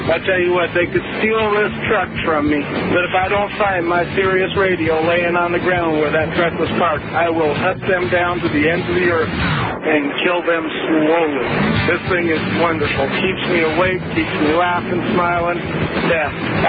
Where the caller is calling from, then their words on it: Mountain Home, Idaho, United States; I'm calling from Mountain Home, Idaho right now.